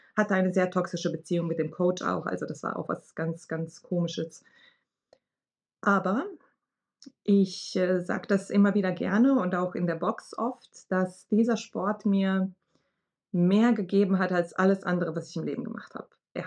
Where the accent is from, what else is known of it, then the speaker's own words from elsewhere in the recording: Bosnia & Herzegovina; also born or lived in Germany; now in Sarajevo, Bosnia and Herzegovina; Ich bin gebürtige Bosnierin, wohne auch in Bosnien, in Sarajevo mit meinem Mann, der Deutscher ist.